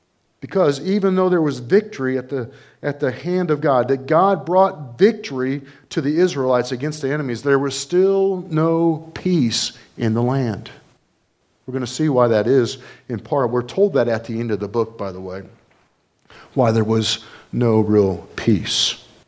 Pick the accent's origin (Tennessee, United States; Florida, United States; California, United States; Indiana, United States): Indiana, United States; So I am from Indiana. And so I've kind of been reset on some words that I say